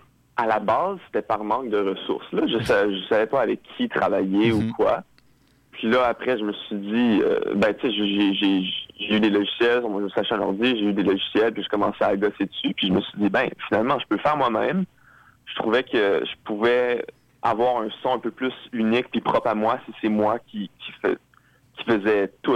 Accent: Gatineau, Quebec, Canada; now in Montreal, Canada; je viens pas de Bel Oeil, je viens de Gatineau, Ottawa, dans le fond

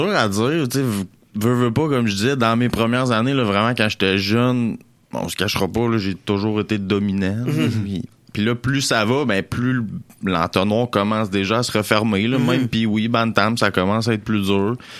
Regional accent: Quebec, Canada; je viens de la Rive-Sud de Montréal, j'ai un grand frère de 4 ans plus vieux que moi qui patinait déjà quand je suis né.

